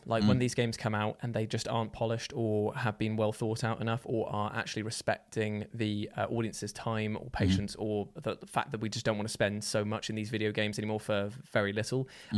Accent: Newton Abbot, South West England, United Kingdom; I know that on day one, there were people who there used to be in my hometown of Newton Abbott.

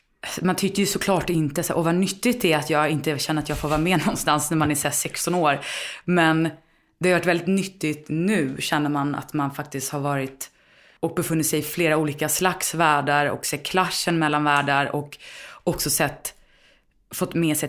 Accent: Stockholm, Stockholm County, Sweden; jag är uppvuxen i Vasastan på gränsen till Östermalm. Jag tror till och med att det är Östermalm, det är så här precis på gränsen.

